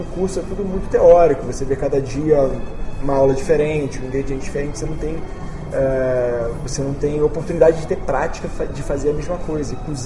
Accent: Brazil; Nós somos brasileiros, quando você vai estudar cozinha, você estuda técnicas e coisas com bases na cozinha europeia.

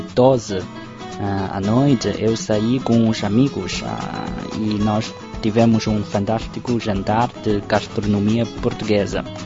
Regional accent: Beijing, China; born there; Portuguese is a second language; eu sou chinês e nasci em Garcia aqui em Pequim.

